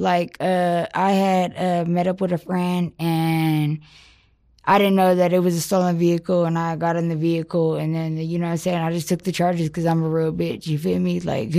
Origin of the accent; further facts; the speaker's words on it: Denver, Colorado, United States; I grew up in Colorado, in Denver.